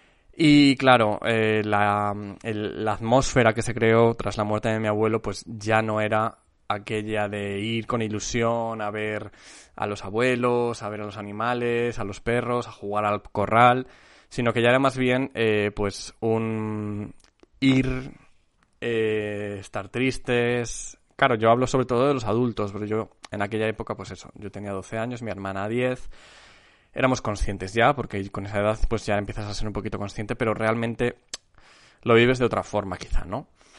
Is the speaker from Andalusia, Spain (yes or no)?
no; Zamora, Castile and León, Spain; sigo en mi retiro espiritual en Zamora, en mi ciudad natal